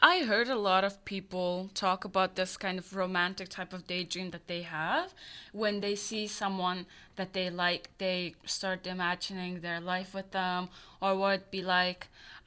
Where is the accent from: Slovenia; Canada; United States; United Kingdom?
Canada; Vancouver, British Columbia; I'm from Vancouver, that's why.